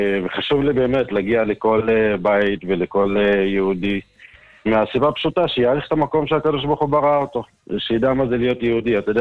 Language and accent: Hebrew; Lod, Central District, Israel; born there; אני נולדתי בעצם פה בישראל, בעיר לוד, בן למשפחה מוסלמית.